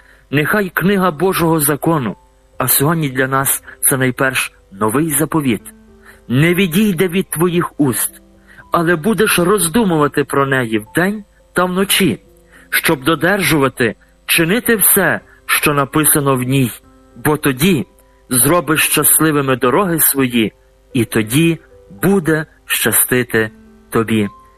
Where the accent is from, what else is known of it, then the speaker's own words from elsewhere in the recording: Lviv, Lviv Oblast, Ukraine; Я сам народився і виріс у Львові, але навчався у Дніпровському національному університеті залізничного транспорту. Тому в мої студентські роки я часто бував в прекрасному місті Дніпро.